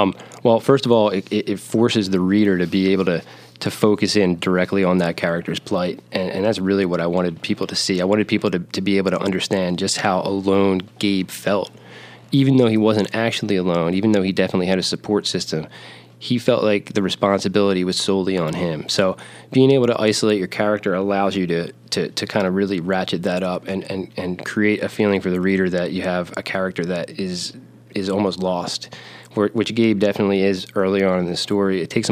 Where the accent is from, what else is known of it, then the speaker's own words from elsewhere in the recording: Philadelphia, Pennsylvania, United States; Well, I'm actually from Philadelphia myself, and for me, Philadelphia is a place that reminds me of this experience.